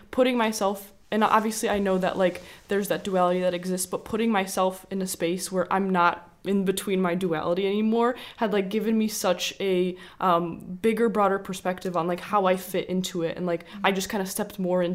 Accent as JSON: {"language": "English", "country": "United States", "said": "parents were immigrants from Poland, and I've kind of got this narrative on both sides, being like, I'm this American girl, but I'm also this Polish girl."}